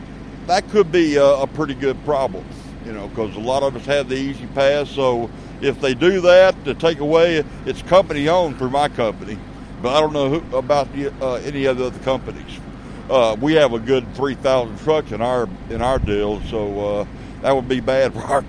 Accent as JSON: {"language": "English", "town": "Houston", "region": "Texas", "country": "United States", "said": "Houston, Texas."}